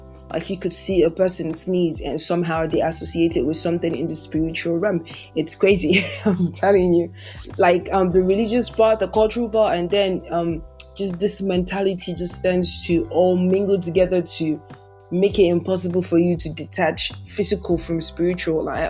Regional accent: Nigeria; for the virtue of being a Nigerian and living in Nigeria, right?

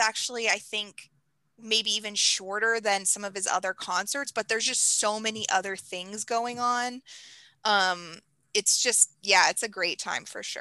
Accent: Oregon, United States; moved away; because I grew up in Oregon.

